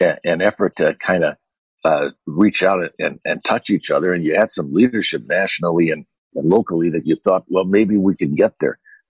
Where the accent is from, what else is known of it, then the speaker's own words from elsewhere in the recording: Illinois, United States; I worry about Illinois, obviously, is my home state where I do business and where I raised my family and got my kids educated.